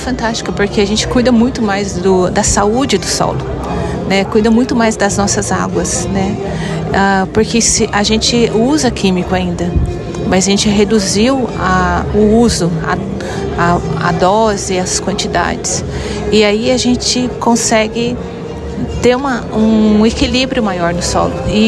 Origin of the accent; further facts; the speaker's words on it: Panambi, Rio Grande do Sul, Brazil; born there; moved away; eu nasci em Panambi, mas há 45 anos a gente já saiu de Panambi e a gente foi para o Cerrado. E aí eu vim do Cerrado